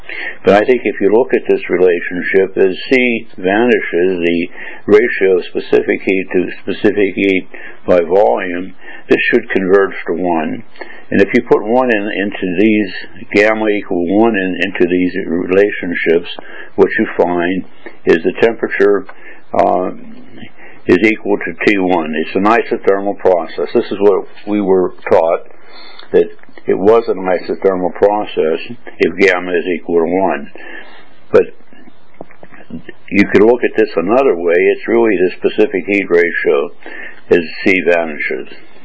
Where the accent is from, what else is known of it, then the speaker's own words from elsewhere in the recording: United States; now in Hong Kong, China; I'm an American living in Hong Kong and Berlin